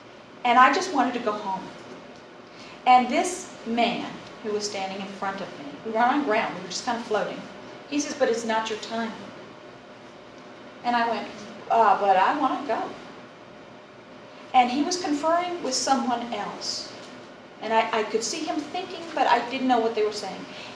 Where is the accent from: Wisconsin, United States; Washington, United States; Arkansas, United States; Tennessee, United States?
Washington, United States; Seattle; I'm from Seattle, and I'm 47 years old.